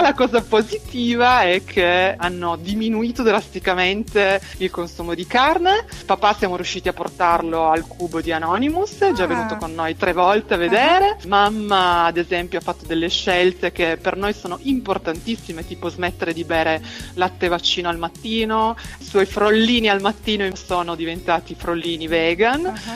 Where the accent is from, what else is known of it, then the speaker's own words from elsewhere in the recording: Fossano, Piedmont, Italy; Noi siamo di Fossano, che è in provincia di Cuneo, e noi siamo circondati dagli allevamenti.